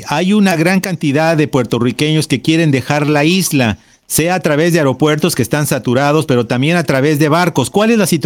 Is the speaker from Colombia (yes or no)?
no; Mexico; en mi país México, vamos a superar estos desastres naturales